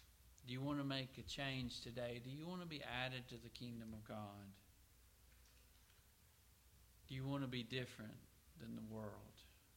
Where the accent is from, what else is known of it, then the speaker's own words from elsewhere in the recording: United States; Before I'm an American, before I'm a citizen of this country